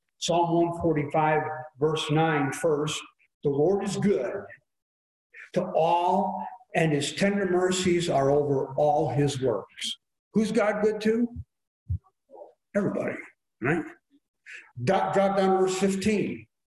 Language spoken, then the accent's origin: English; New York, United States; also born or lived in Kansas; And I grew up in New York State.